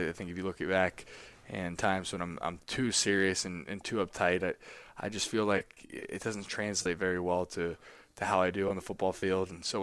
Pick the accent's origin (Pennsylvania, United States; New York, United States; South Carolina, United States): Pennsylvania, United States; Pittsburgh; He came in and, spoke to us because I'm from Pittsburgh